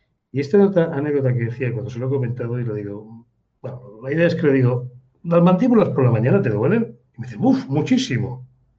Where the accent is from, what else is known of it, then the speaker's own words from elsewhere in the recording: Spain; Yo soy español y no me avergüenzo